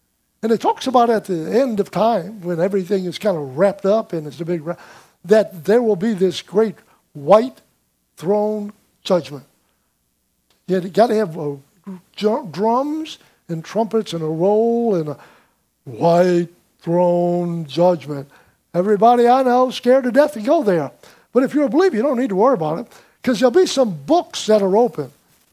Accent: Slidell, Louisiana, United States; I've constantly remind myself that I'm from Slidell. This is home for me.

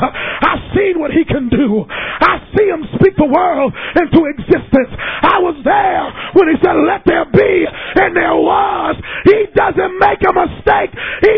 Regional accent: Hartford, Connecticut, United States; I'm from Hartford, Connecticut

